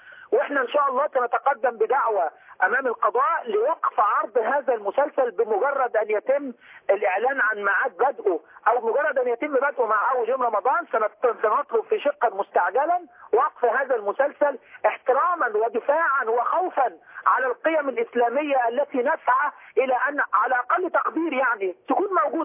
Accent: Egypt; انا مصري مسلم

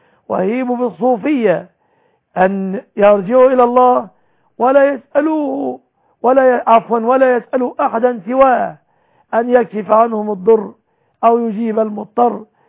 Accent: Egypt

